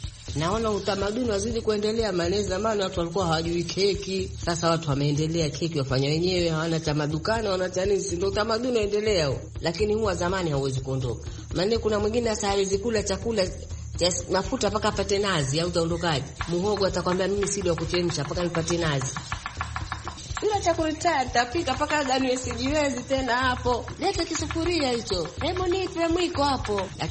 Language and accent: Swahili; Wasini, Kwale County, Kenya; born there; Mimi nimezaliwa Wasini, mpikaji vyakula vya asili.